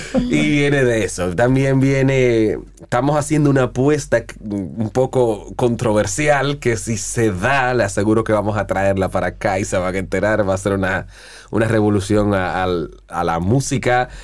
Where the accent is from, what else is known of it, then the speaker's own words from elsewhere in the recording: Dominican Republic; seguir trabajando lo nuestro como dominicano